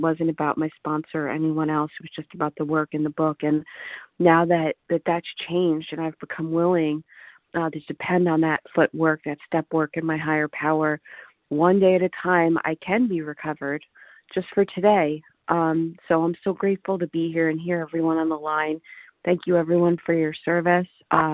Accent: United States; I'm from Washington.

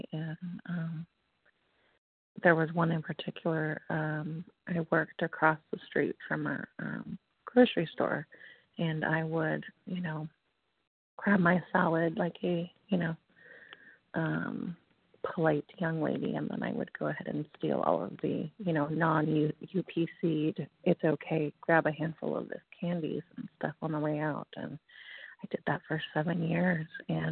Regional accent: San Diego, California, United States; from San Diego, California, and exhausted.

